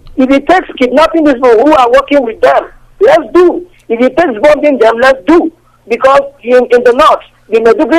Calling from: New Delhi, Delhi, India; I'm calling from New Delhi, India.

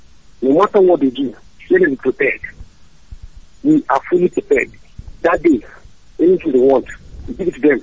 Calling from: Owerri, Imo, Nigeria; I'm calling from Owerri.

